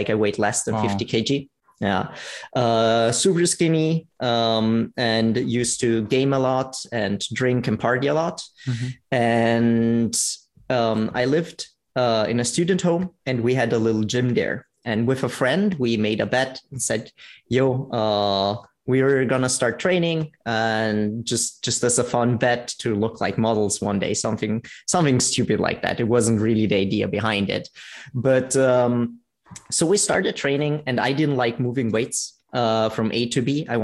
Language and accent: English; Italy; English is a second language; now in Vienna, Austria; I am 29 years old. As said before, I'm actually originally from Italy, live in Vienna.